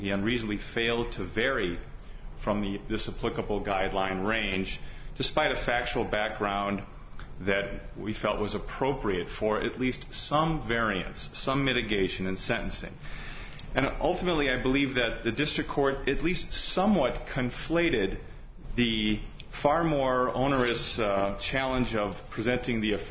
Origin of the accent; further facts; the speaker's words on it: Racine, Wisconsin, United States; I'm from Racine